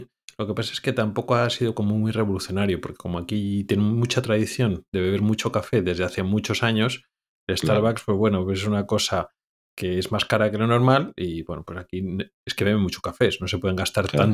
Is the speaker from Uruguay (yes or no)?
no; Spain; moved away; Si yo me fui de España no fue para ganar más dinero. O porque digo, no aguanto a mi familia, no quiero verlos más.